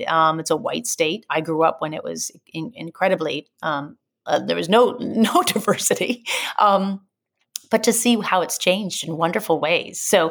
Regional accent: New Hampshire, United States; And that's, for me, growing up in New Hampshire, I knew that that wasn't it.

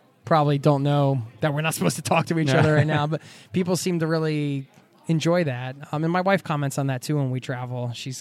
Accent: United States; as an American, and we're very chatty.

